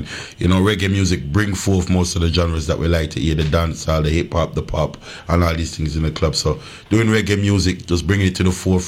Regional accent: London, United Kingdom; My father's from Jamaica, my mother's from Dominica. I grew up and born in London, UK, and a place named Harlesden, NW10, Harlesden

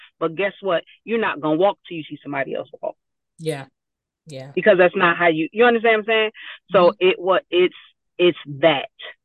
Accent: Newark, New Jersey, United States; So, little girl born and raised in Newark, New Jersey.

